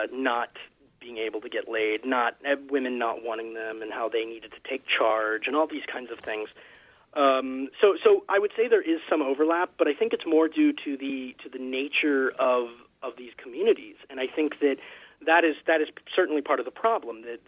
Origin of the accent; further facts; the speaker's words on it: Atlanta, Georgia, United States; I grew up in Atlanta, where our local talk station was the biggest station, bigger than the music stations for a very long time.